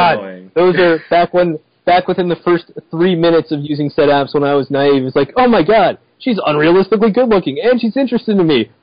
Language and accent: English; Ireland; And I could be wearing a kilt, even though I'm Irish.